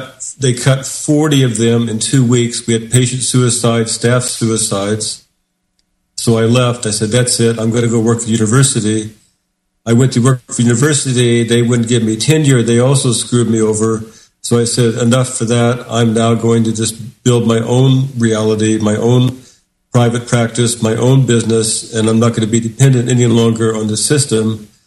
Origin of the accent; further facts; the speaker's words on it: Indiana, United States; moved away as an adult; now in New York City, United States; I grew up in Indiana basically almost a farm-type setting. I left because there was so much racism there, I couldn't deal with it.